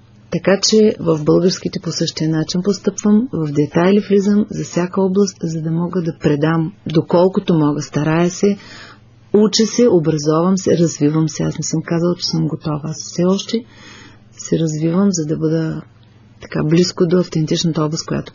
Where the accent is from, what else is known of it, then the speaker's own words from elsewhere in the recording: Varna, Varna Province, Bulgaria; Не знаех, че пее македонски и дойде момент да давам обяснение как може да пее македонски, като съм от Варна.